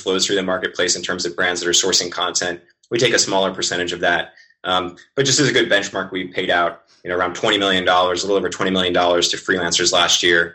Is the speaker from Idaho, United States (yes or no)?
yes; Idaho, United States; I grew up in Idaho with Shane.